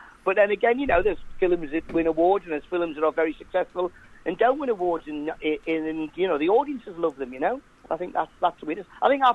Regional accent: North East England, United Kingdom; I went, well, you know, I am a Geordie, you know.

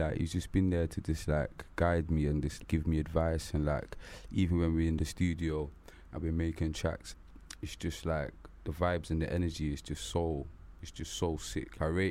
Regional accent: Luton, East of England, United Kingdom; I'm from Luton, you know what I'm saying? So there's not many people from Luton that have like made it

